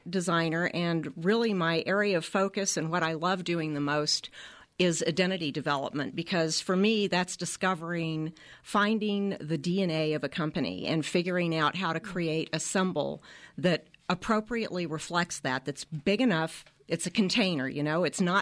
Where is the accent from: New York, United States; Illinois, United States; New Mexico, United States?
New Mexico, United States; Santa Fe; also born or lived in Texas; I first moved to Santa Fe with my parents in 1960. So I was born in Texas. I'm not a native New Mexican, but I sort of consider myself one because my heart is here and always has been.